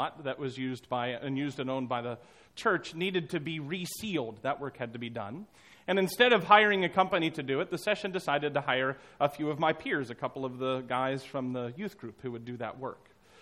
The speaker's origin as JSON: {"language": "English", "region": "West Virginia", "country": "United States", "said": "Well, I'm from West Virginia, Alan."}